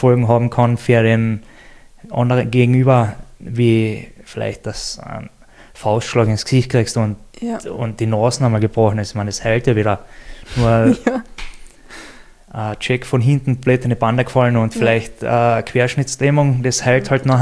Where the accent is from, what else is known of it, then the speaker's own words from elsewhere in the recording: Austria; ich weiß mal nicht einmal, ob es das bei uns in Österreich gibt